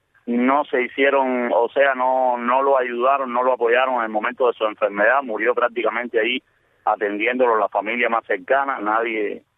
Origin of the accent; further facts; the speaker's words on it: Guanabacoa, Havana, Cuba; born there; yo nací en una humilde casa en el municipio de Guanabacoa, uh-huh. Un reparto que le llaman Bacuranao, es un nombre aborigen, Bacuranao Pueblo. Era como un callejoncito de gente muy pobre, muy pobre. Y ahí viví mis dos primeros